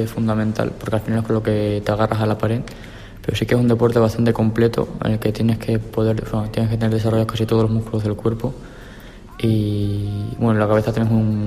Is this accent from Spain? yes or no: yes; Cáceres, Extremadura, Spain; soy de Cáceres, pero de un barrio que se llama La Mejostilla.